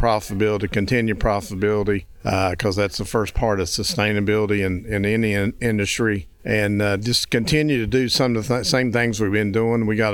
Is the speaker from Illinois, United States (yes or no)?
no; Virginia, United States; Yeah, I'm from Virginia. I'm in the southwestern part of Virginia, not far from the Tennessee line.